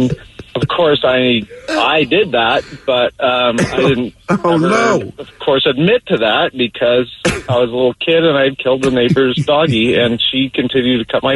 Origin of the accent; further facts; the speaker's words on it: Olympia, Washington, United States; And I grew up in Olympia and in a nice neighborhood, and there was a lady there who cut the kids' hair in the neighborhood, as things used to be.